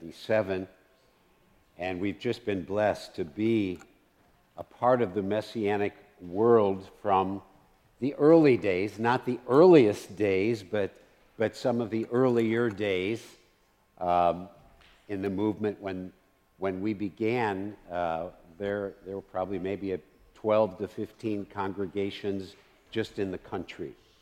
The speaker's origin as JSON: {"language": "English", "town": "Cleveland", "region": "Ohio", "country": "United States", "lives_now": "Kansas City, United States", "said": "actually not from Kansas City, but originally I'm from Cleveland, Ohio."}